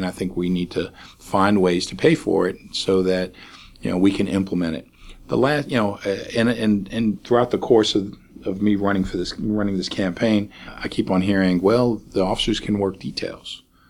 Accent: New York, United States; now in Slidell, United States; When my wife and I first moved here, or first seen Slidell, I mean, we're from New York, so originally.

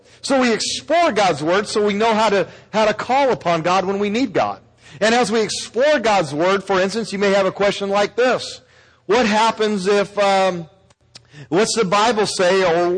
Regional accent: Arizona, United States; accent: Arizona; And I like to use my accent, my Arizona native accent, as I use words here to make points.

